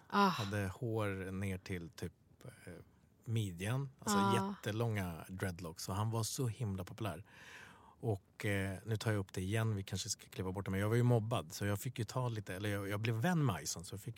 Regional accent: Bredäng, Stockholm County, Sweden; Och vi pratade mycket om Bredäng där vi är uppvuxna.

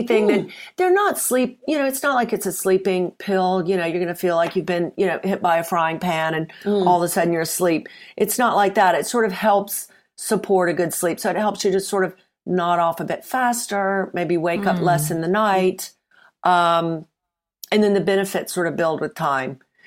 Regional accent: Mississippi, United States; moved away as an adult; now in United Kingdom; Well, I'm from Mississippi originally. I've been in the UK for many decades. So the accent is probably smoothed out.

